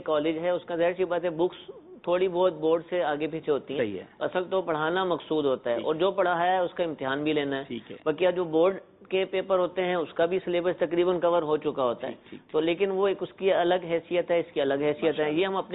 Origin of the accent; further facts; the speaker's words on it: Wah Cantonment, Punjab, Pakistan; اور میرا تعلق واہ کینٹ سے ہے، واہ Kent model city for education Pakistan میں کہا جاتا ہے